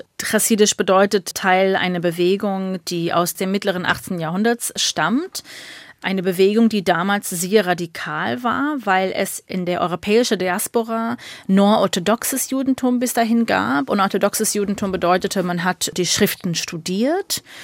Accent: United States; now in Germany; Und ich als Amerikanerin bin hierher gekommen und habe sofort diese Vergleiche ziehen können

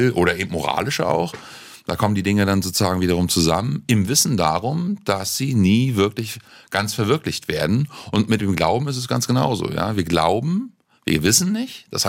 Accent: East Germany, Germany; Ich komme jetzt aus dem Osten und da haben wir eine total durchsäkularisierte Gesellschaft.

